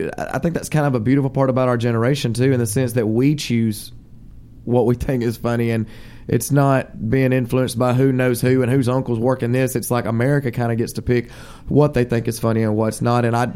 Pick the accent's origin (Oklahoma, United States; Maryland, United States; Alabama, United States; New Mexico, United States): Alabama, United States; I am from Alabama.